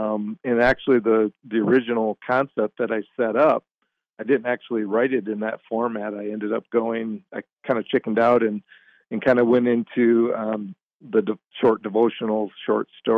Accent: Michigan, United States; And so, yeah, I grew up in Michigan And my dad was a big outdoorsman.

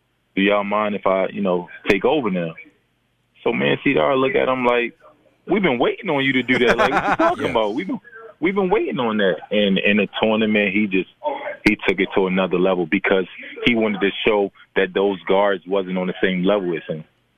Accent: Baltimore, Maryland, United States; I'm from Baltimore.

